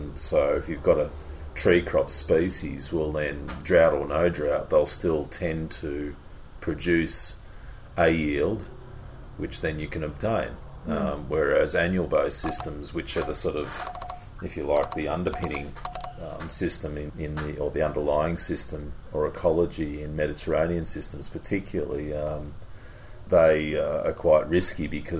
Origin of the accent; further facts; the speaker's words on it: Bendigo, Victoria, Australia; I'm from Bendigo.